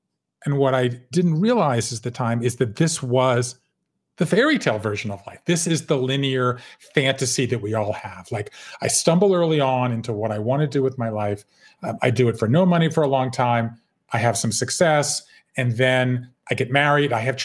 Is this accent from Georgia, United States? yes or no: yes; Savannah, Georgia, United States; moved away as an adult; I grew up in Savannah, Georgia. I left there. I went to Yale. I left there. I went to Japan.